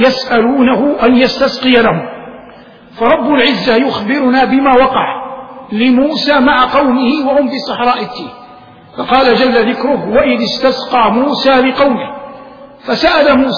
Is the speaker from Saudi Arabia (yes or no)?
yes; Saudi Arabia; في عاصمة بلادنا الرياض